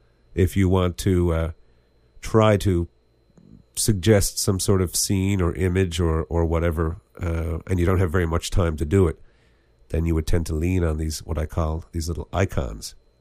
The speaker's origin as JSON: {"language": "English", "region": "Newfoundland and Labrador", "country": "Canada", "said": "I'm a Newfoundlander. I'm left-handed. I'm blind."}